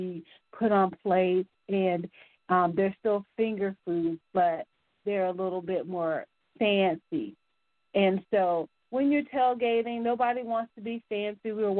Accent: Tampa, Florida, United States; being the Tampa girl that I am, I'm from Tampa

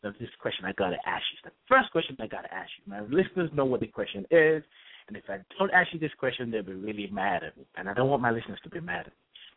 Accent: Nigeria; growing up in Nigeria, didn't exist. I knew of the Christian religion because my mom was Christian. I knew of the Muslim religion. My father was Muslim.

